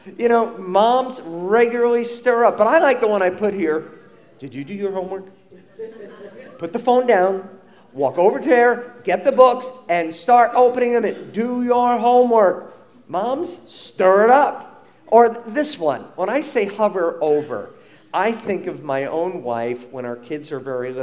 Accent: Huntington, New York, United States; And so I grew up in Huntington, went to Walt Whitman High School

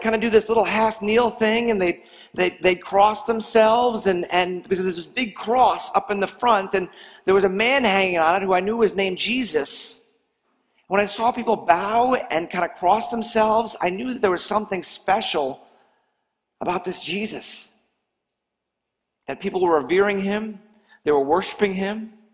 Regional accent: Port Washington, New York, United States; Well, I grew up in Port Washington, an awkward kid that never really felt like I fit in.

